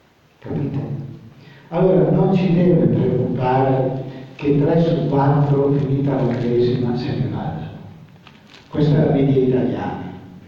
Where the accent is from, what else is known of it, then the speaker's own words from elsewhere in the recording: Trivento, Molise, Italy; se ne vanno come i giovani della mia regione, io sono del Trivento